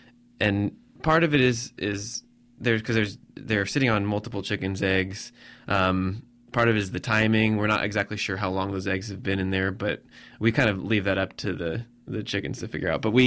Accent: Midwest, United States; I feel like I grew up in the Midwest, you know, white bread and potatoes.

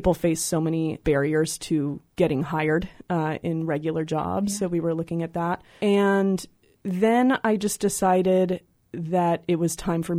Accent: San Francisco, California, United States; I grew up in San Francisco, and I'm an urban youth, and I listen to hip-hop

